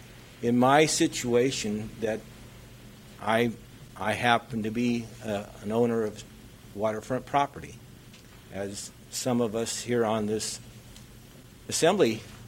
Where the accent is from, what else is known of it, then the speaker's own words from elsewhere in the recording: California, United States; moved away; I'm from California. I moved up here 30-plus years ago.